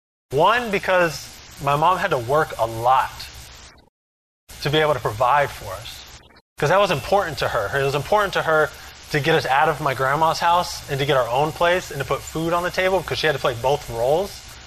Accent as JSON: {"language": "English", "town": "Merritt Island", "region": "Florida", "country": "United States", "tie": "born or raised there", "said": "So, I grew up here in Merritt Island, Florida. I was born and raised by a single mother."}